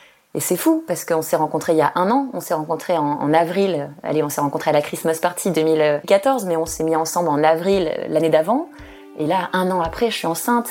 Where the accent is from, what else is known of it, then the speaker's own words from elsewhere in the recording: France; oui, je suis française.